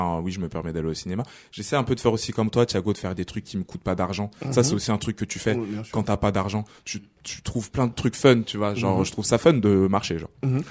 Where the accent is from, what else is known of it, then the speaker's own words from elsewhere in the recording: Lyon, Auvergne-Rhône-Alpes, France; En plus, à la base, je viens de Lyon.